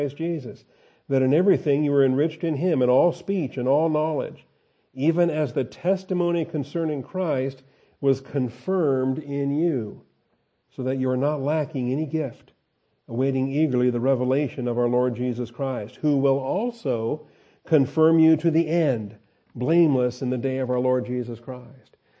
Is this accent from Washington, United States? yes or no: yes; Seattle, Washington, United States; There's a kid I grew up with in Seattle that happened too.